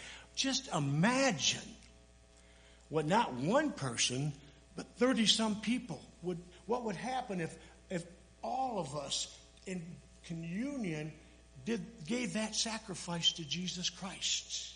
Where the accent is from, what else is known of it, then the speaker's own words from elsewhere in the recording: Kalamazoo, Michigan, United States; I said, no, I was from Kalamazoo, Michigan.